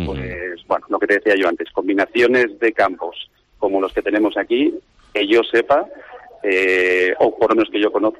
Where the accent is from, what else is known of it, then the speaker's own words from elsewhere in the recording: Santander, Cantabria, Spain; o sea, yo vengo de Santander, que siempre he dicho que es la ciudad más bonita de España.